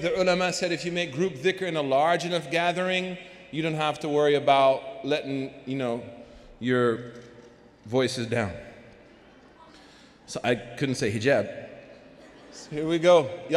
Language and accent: English; Boston, Massachusetts, United States; as you know, I'm from Boston, greatest city in the world after Mecca and Medina and Palestine.